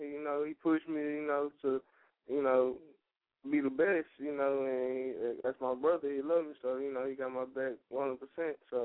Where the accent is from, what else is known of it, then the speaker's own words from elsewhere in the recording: Dallas, Texas, United States; Oh, man, I'm from Dallas, Texas, man. Born and raised. Y'all already know, Triple D.